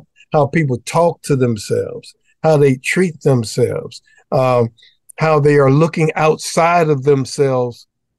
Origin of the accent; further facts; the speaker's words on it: Detroit, Michigan, United States; I'm from Detroit, Michigan.